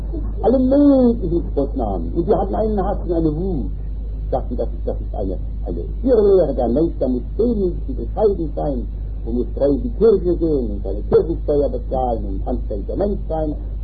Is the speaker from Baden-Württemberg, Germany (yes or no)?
no; Rhineland-Palatinate, Germany; In großen, reichen Dörfern meiner Heimat, in Rheinhessen. Da, in großen Weinbauern.